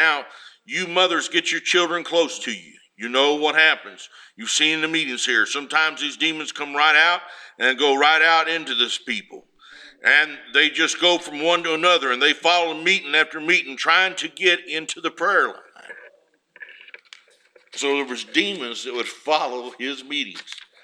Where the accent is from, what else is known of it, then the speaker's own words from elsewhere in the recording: West Virginia, United States; he found out I was from West Virginia, and he was from West Virginia